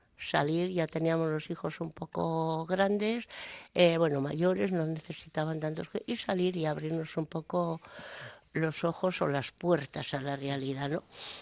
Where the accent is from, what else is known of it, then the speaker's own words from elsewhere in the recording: Asturias, Spain; now in Erandio, Spain; Me costó, al venir, el cambio me costó. Pero bueno, me he hecho yo y tal esto que este es mi pueblo, aunque vuelvo a Asturias muchas veces, pero vuelvo a Erandio. Aquí han nacido mis hijos, mis nietos, es decir, aquí está mi vida.